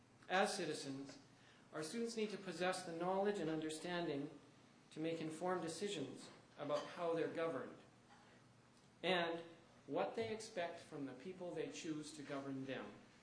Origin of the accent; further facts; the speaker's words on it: Quebec, Canada; although I grew up in Quebec, so I also support that.